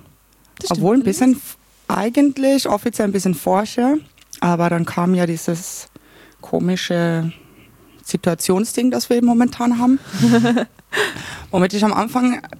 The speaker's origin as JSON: {"language": "German", "town": "Klagenfurt", "region": "Carinthia", "country": "Austria", "said": "Ich spreche aber alles andere als Wienerisch. Ich kann schon auch Wienerisch sprechen, wenn ich möchte, aber ich möchte es auch nicht. Mein Dialekt klingt eigentlich auch ganz anders. Also man spricht es aus bei mir daheim oder dahorm."}